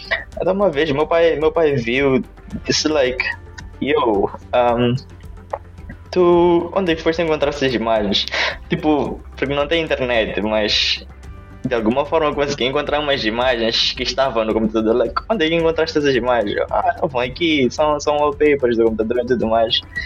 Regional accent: Maputo, Mozambique; now in London, United Kingdom; Sou originalmente de Moçambique, sou de Maputo, mas hoje vivo em Londres e estou a trabalhar na Google.

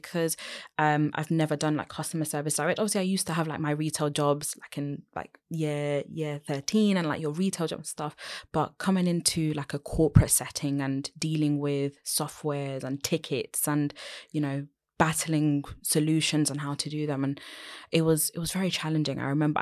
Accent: Colombia; or go to Latin America, to actually my home country, Colombia.

